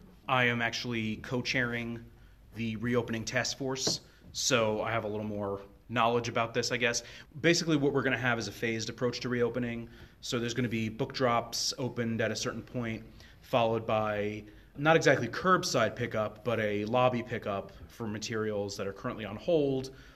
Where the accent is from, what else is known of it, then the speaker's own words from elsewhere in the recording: New York, United States; I'm originally from New York, so a lot of my experience comes from that area.